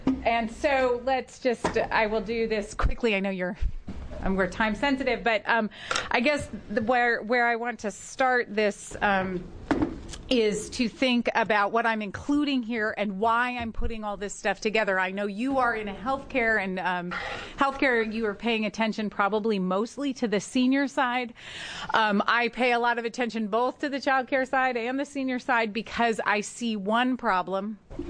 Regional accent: Wisconsin, United States; I am from Wisconsin, but in fact my family lives in Oregon, so I'm getting to visit them in McMinnville

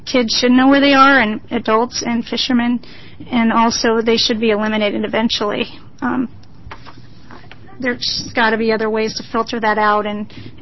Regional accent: Idaho, United States; I was raised in Idaho.

